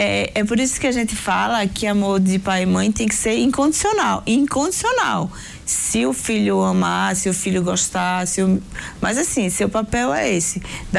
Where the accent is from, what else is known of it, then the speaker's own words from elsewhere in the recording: Northeast Region, Brazil; nós somos do Nordeste